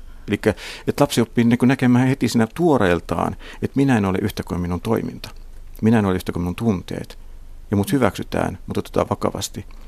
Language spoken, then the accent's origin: Finnish; Savonia, Finland; Ehkä johtuen mäkin olen Savosta, niin mä pystyn hyvin jotenkin eläytymään siihen.